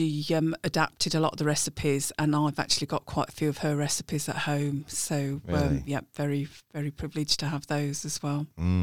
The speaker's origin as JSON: {"language": "English", "town": "Birmingham", "region": "West Midlands", "country": "United Kingdom", "tie": "born there", "said": "I was born in Harborne, Birmingham, a few years ago."}